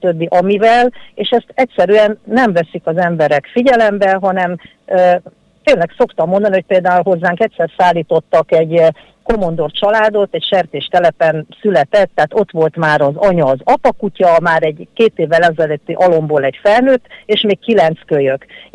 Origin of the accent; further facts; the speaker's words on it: Kaposvár, Somogy, Hungary; Kaposváron születtem, mindig városi lány voltam, sőt, emeletes házban éltünk. Hozzáteszem, tehát, hogy akkor értse mindenki, hogy 63 éves vagyok.